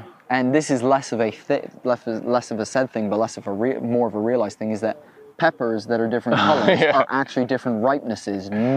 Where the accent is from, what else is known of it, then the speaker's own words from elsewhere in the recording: United States; now in United Kingdom; Obviously, as an American, data is correct.